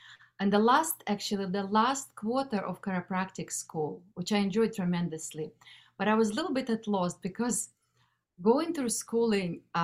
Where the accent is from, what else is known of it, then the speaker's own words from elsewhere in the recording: Moscow, Russia; English is a second language; now in United States; I was born and raised in Moscow, Russia. I moved to United States about 30 years ago, almost 30 years ago. I didn't speak any English like whatsoever, so just knew a few words.